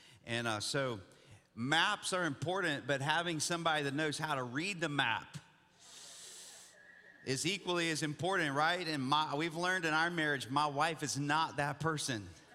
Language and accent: English; Buda, Texas, United States; We grew up in Buda, okay, so there's a loop four there that's very loosely a loop.